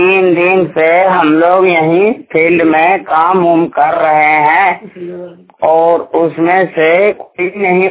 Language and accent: Hindi; Giridih, Jharkhand, India; मैं भलापुर का रहने वाला हूँ और थाना हिरोली है और पोस्ट रेम्बा है, जिला गिरिडीह है और झारखंड जो भोलापुर से बोल रहे हैं।